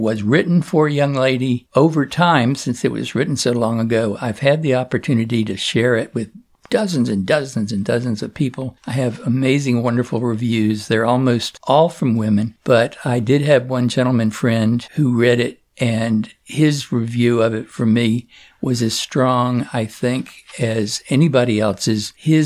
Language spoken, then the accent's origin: English; Virginia, United States; born there; now in Washington, D.C., United States; I was born in southeastern Virginia, went to university in Richmond, Virginia, lived most of my adult life in the Washington, D.C. area, within a block of the White House.